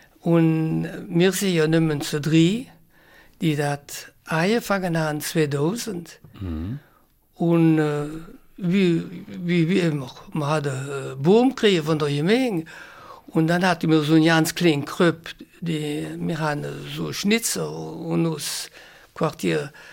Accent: Emmels, Wallonia, Belgium; Ja, ich bin in Emmels geboren, während der Offensiv, während 40. Und haben mein Schuljahr in Emmels gelehrt

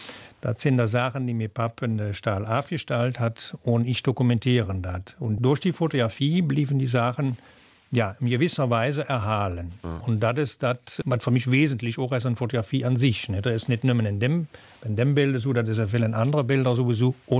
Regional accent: Büllingen, Liège, Belgium; Natürlich, ich stand zu meinen Wurzeln, ich stand zu Büllingen und zu dem, wo ich herkomme.

